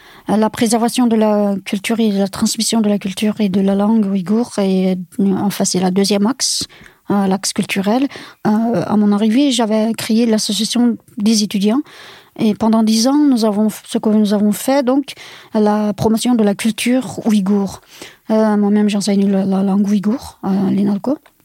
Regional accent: France; Je suis vraiment contente en tant que Française, parce que j'avais vraiment honte de ce silence assourdissant de la France, de mon pays, disons.

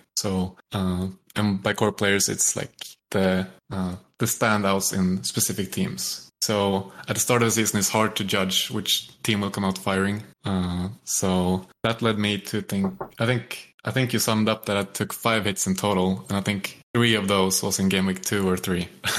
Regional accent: Sweden; English is a second language; as a Swede, all of a sudden I'm not supporting Zlatan, which is like a really weird sensation growing up in Sweden.

